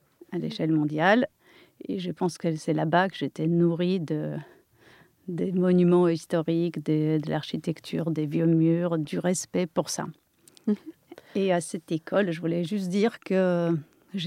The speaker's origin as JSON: {"language": "French", "country": "Poland", "second_language": "French", "moved": "yes", "said": "j'ai appris le français en Pologne et... Donc c'est toujours la langue que j'adorais et que je préférais à l'anglais."}